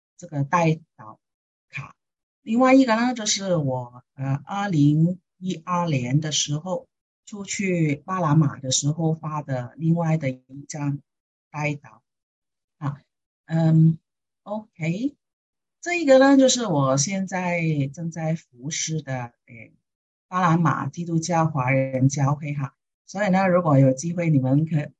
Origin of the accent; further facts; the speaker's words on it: Hong Kong; also born or lived in China; 我呢，其实呢是出生在中国的，然后呢，3岁左右的时候就移民到香港，我在香港成长的。